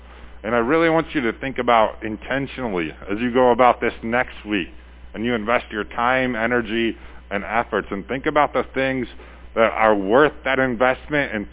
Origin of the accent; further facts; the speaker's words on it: Wisconsin, United States; I think especially ask for prayers for my home state.